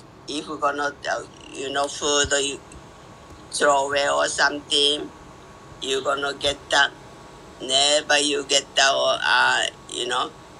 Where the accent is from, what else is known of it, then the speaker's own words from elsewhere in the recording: Okayama, Japan; Okayama, not a city, little bit kind of countryside.